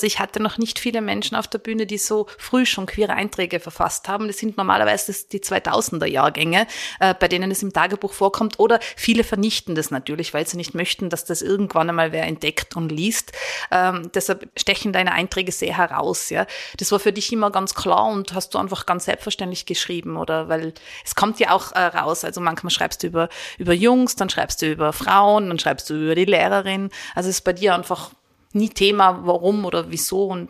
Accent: Tyrol, Austria; Ich bin in Tirol aufgewachsen.

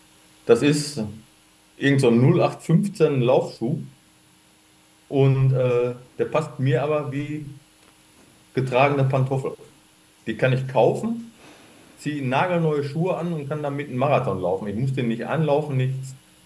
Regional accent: Dortmund, North Rhine-Westphalia, Germany; Ich bin ja, hatte ich vorhin schon gesagt, gebürtiger Dortmunder.

